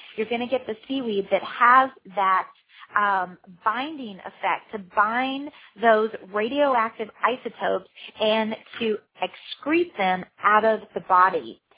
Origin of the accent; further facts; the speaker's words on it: Texas, United States; I'm from Texas, so they were doing collard greens and all this crazy stuff